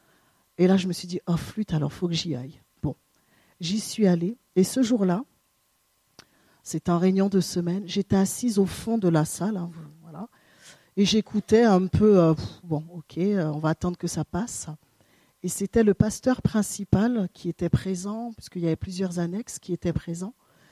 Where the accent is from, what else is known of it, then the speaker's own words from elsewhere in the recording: French Guiana, France; Je viens de Guyane. Donc, pour ceux qui ne connaissent pas, c'est où on envoie les fusées Ariane.